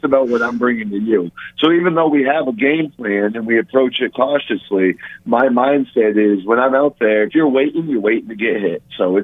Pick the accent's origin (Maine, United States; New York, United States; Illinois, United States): Maine, United States; Bangor; now in Miami, United States; I'm from Maine. You know, so Bangor's my hometown down here in Miami now.